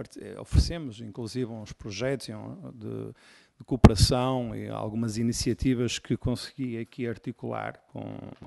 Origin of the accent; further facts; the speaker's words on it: Portugal; mas como português e que estive lá, chocava-me um pouco aquela situação.